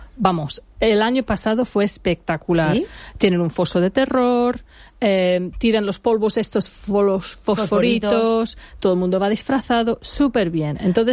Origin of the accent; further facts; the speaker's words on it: England, United Kingdom; Spanish is a second language; te hablo de los británicos, yo soy inglesa